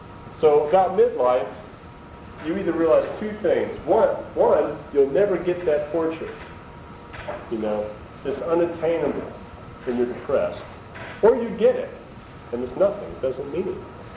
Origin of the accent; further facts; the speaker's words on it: Carrollton, Georgia, United States; you'd be nothing in my hometown of Carrollton, Georgia.